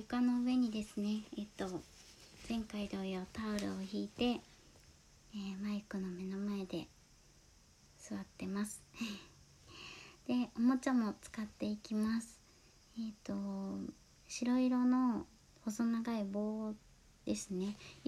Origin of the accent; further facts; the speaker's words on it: Shikoku, Japan; 出身は四国です。